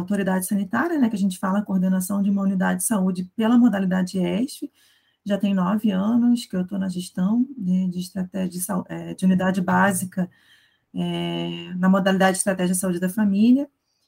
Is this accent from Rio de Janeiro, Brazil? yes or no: yes; Rio de Janeiro, Brazil; moved away as an adult; Eu sou carioca, estou aqui no Paraná há 15 anos, já é a minha segunda casa.